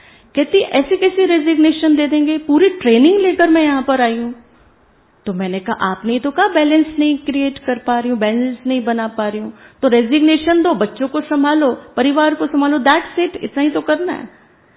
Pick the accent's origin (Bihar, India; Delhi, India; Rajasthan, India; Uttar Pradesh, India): Delhi, India; हम दिल्ली से हैं